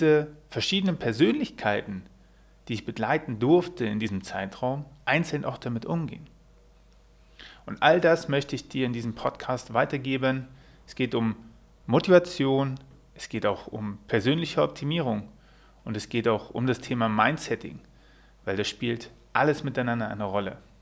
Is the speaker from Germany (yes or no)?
yes; Lower Saxony, Germany; born there; bin ich 36 Jahre jung und hatte tatsächlich vor 2 Tagen Geburtstag. Gebürtig komme ich aus der Nähe von Göttingen, das liegt zwischen Kassel und Hannover in Deutschland, in Niedersachsen, und mein Studium absolvierte ich in Thüringen.